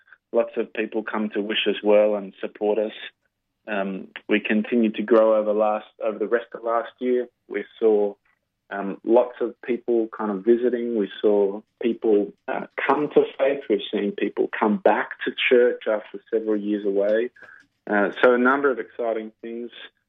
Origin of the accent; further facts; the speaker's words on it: New South Wales, Australia; I grew up on the North Shore, so I'm a little ashamed to admit that I didn't really know where Waterloo was